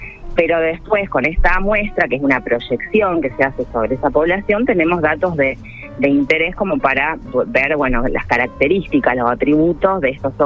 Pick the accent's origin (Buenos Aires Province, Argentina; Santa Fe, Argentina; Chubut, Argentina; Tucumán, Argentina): Santa Fe, Argentina; Rosario; cómo somos las rosarinas, los rosarinos, nuestros hogares.